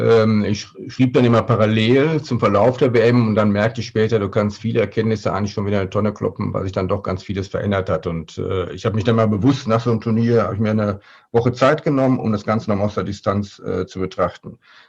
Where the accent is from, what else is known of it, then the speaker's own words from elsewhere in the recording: North Rhine-Westphalia, Germany; Ich komme aus dem Ruhrgebiet, aber ich muss schon sagen, dass mein Herz heute sehr an Münster und am Münsterland hängt.